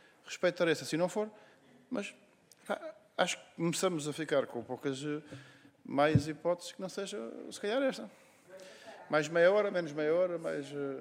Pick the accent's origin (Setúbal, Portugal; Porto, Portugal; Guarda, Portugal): Setúbal, Portugal; Eu sou de Setúbal, sou daqui do lado, venho todos os dias.